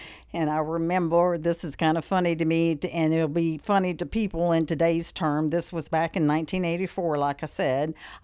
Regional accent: Chipley, Florida, United States; I grew up in Chipley, Florida, where my mother was actually from and my dad retired to after spending 20 years in the Air Force.

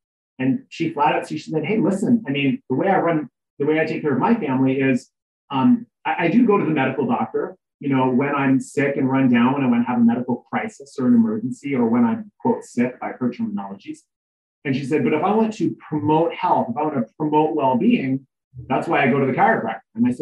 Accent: Canada; born there; I was born in Canada.

